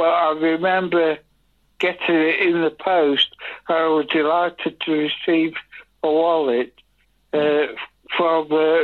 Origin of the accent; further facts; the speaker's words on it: Alden, England, United Kingdom; born there; I was born in Alden, but I lived for 11, 12 years in Todd.